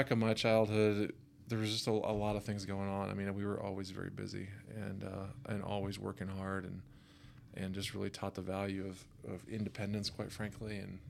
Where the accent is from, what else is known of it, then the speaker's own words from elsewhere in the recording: Idaho, United States; Grew up close to here, actually, just north of Eagle.